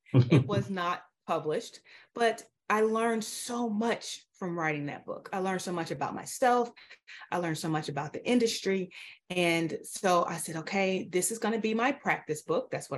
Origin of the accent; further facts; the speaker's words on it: Illinois, United States; also born or lived in Chicago; I grew up in a teeny tiny town in Southern Illinois. I was born in Chicago, but I grew up in Southern Illinois.